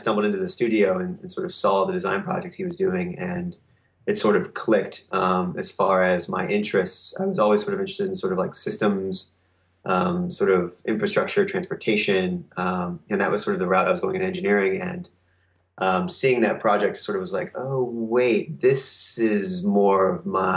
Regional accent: Cincinnati, Ohio, United States; Yeah, so you know, I'm from Cincinnati, Ohio

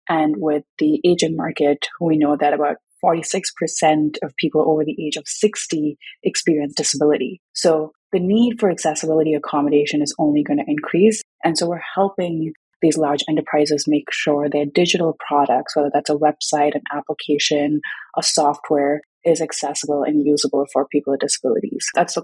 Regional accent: India; I grew up in India and I always wanted a dog.

